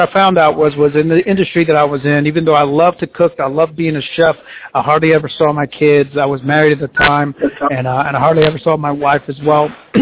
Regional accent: New Jersey, United States; first language Spanish; English is a second language; Spanish was my first language, and then of course I grew up in New Jersey, then moved to the south of North Carolina about 20 years ago.

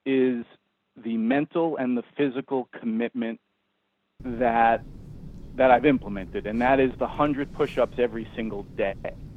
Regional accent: New York City, New York, United States; born there; I guess I'll start about 50 years ago when I was born in New York City in the Bronx.

